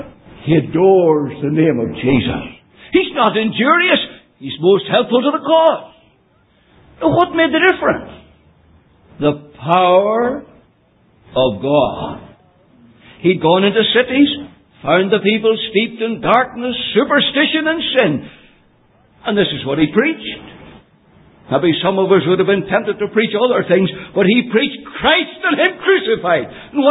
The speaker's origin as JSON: {"language": "English", "town": "Banbridge", "region": "Northern Ireland", "country": "United Kingdom", "tie": "born or raised there", "said": "in that town where I was brought up in Banbridge, 25 miles south of Belfast on the main Dublin line"}